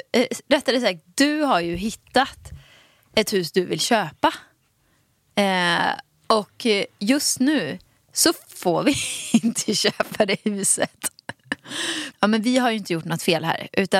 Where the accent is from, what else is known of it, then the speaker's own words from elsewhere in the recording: Åmål, Västra Götaland County, Sweden; now in Stockholm, Sweden; jag har flyttat från Åmål, från skogen till Stockholm. Jag har bott i Midsommarkransen, jag har bott på Sveavägen, jag har bott här, bott där, bott i andra hand.